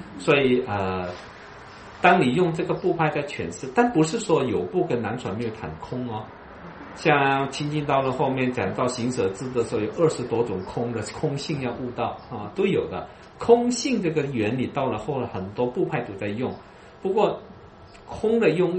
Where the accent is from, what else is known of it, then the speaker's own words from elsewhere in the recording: China; 谁叫我们是中国人呢？